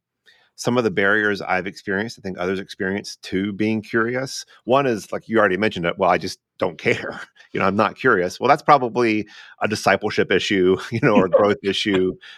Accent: the South, United States; I grew up in the South where, you know, you shouldn't ask anyone any personal questions

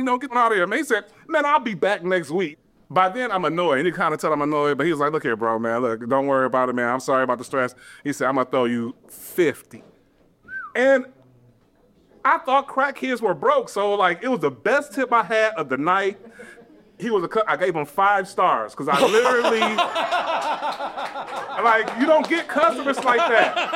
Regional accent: Detroit, Michigan, United States; it just blew the notion of anything that I knew growing up in Detroit

